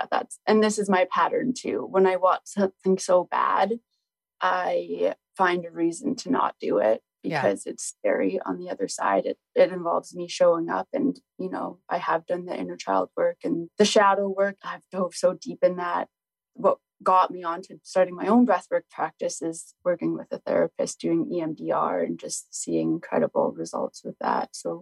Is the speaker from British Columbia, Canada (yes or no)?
yes; British Columbia, Canada; now in Victoria, Canada; I'm originally from Northern British Columbia, where it's cold, long winter.